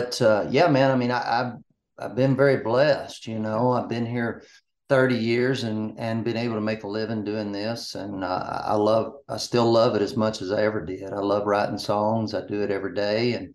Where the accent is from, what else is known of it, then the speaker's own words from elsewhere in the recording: Kentucky, United States; now in Nashville, United States; I grew up, you know, on a farming kind of ranching deal up in Kentucky.